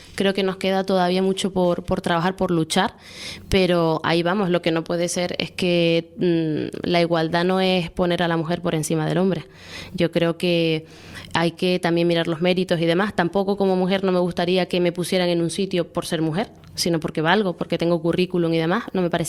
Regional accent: Canary Islands, Spain; now in Madrid, Spain; yo soy canaria, yo estoy en Madrid bajo las siglas del Partido Popular, pero siempre defenderé Canarias.

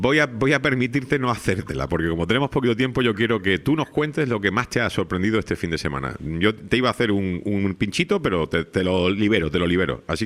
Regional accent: Seville, Andalusia, Spain; born there; now in Canary Islands, Spain; yo tengo el DNI mío, pone nacido en Sevilla, pero llevo 31 años viviendo aquí en Canarias y me considero tan canario o más que usted

